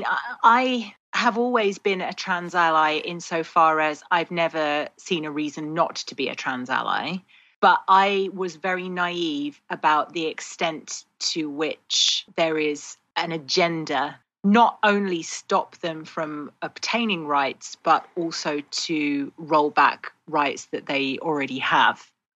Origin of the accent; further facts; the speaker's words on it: United Kingdom; And that was fascinating for me as a British person.